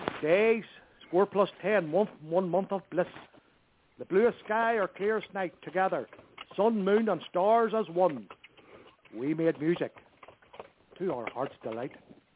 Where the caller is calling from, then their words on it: Northern Ireland, United Kingdom; and I'm calling from Northern Ireland.